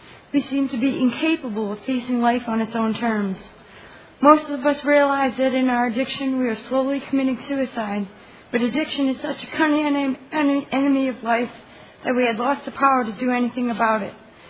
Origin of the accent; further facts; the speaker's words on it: Providence, Rhode Island, United States; I'm an addict. I'm from Providence, Rhode Island.